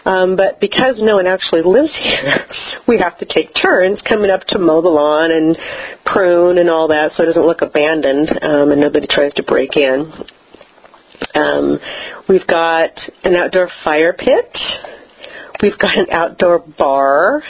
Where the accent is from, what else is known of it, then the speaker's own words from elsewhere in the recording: California, United States; my parents were both born and raised here. I grew up in Sacramento County, but every holiday we would drive up here because both sets of grandparents were here.